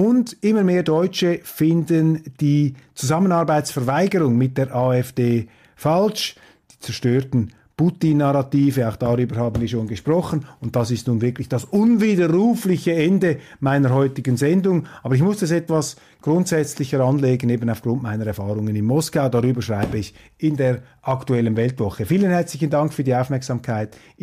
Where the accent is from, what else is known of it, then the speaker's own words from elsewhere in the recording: Switzerland; Als Schweizer kann ich nur sagen, es ist gut, wenn man nicht im UN-Sicherheitsrat dabei ist.